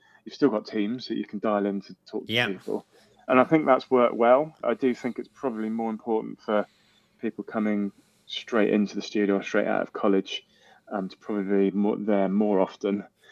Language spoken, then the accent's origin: English; South West England, United Kingdom; I grew up in Cornwall. There's not a huge amount of job opportunities in architecture in Cornwall